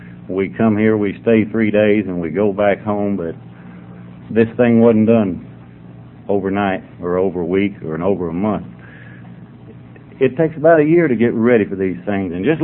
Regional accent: Georgia, United States; I'm a drunk from Georgia.

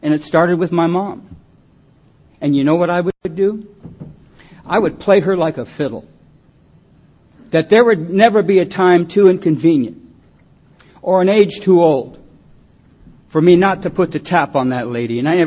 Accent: California, United States; also born or lived in Detroit; I was born in Detroit. I came out to California when I was about 4 years old. I was brought up in a little foster home for a while.

